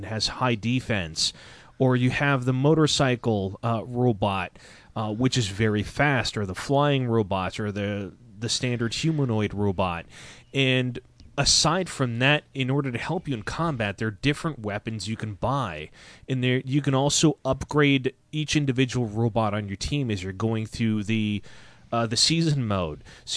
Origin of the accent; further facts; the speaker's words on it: Canada; I'm born Canadian, so I'm a hockey guy.